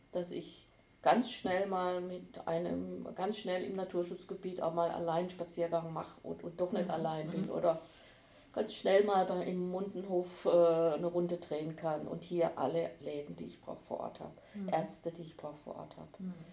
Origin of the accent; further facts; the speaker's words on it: Freiburg, Baden-Württemberg, Germany; Also ich habe ja meine Kindheit in Landwasser verbracht und mein junges Erwachsenenleben, meine erste eigene Wohnung hatte ich in Lehen. Von daher ist mir der Freiburger Westen sehr vertraut.